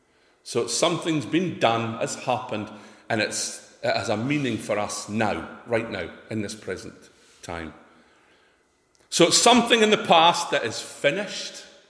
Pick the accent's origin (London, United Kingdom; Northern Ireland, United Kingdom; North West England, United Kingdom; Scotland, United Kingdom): Scotland, United Kingdom; You know, I was born Scottish. I don't drink whiskey and eat haggis to be Scottish. I am Scottish.